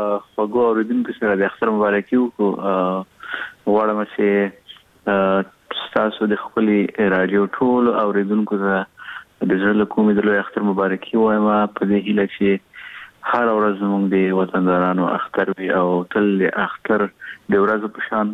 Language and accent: Pashto; Laghman, Afghanistan; نو زه خو د ټول افغانستان یم. بیا په افغانستان کې زه د لغمان یم.